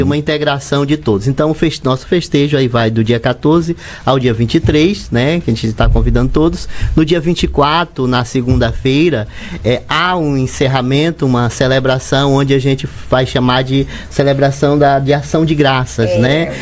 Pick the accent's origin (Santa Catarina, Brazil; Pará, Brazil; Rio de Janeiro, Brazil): Pará, Brazil; now in São Luís, Brazil; Eu sou paraense, né? Estou aqui há 12 anos em São Luís, mas sou paraense.